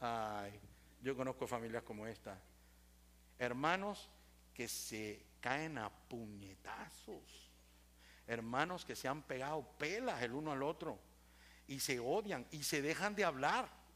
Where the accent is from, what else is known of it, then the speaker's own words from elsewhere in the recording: Puerto Rico; Usted se puede burlar de mi hablado, porque soy puertorriqueño.